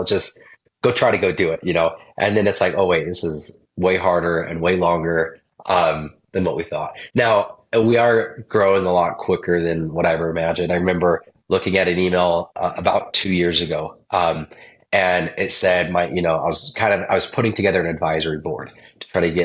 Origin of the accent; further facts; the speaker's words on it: Utah, United States; I grew up in Utah.